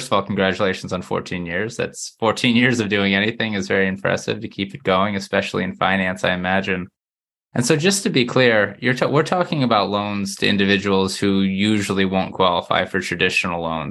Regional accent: Florida, United States; also born or lived in New England; I'm actually from Florida, so when I did my time in the Northeast, that's what I call it.

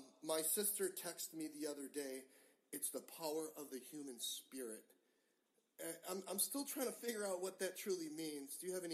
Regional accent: Milwaukee, Wisconsin, United States; moved away as an adult; now in San Diego, United States; I moved out to San Diego from Milwaukee, Wisconsin in 97 when I was a younger guy.

